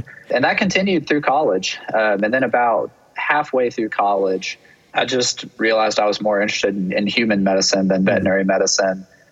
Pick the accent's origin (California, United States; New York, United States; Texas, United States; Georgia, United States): Georgia, United States; Valdosta; And we grew up in Valdosta, Georgia, you know, a medium-sized town in South Georgia.